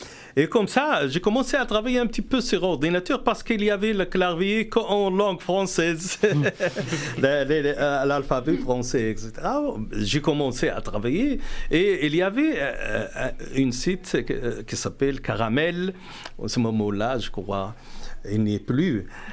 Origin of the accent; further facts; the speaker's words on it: Safi, Marrakesh-Safi, Morocco; now in Rouen, France; Je suis né au Maroc en 1963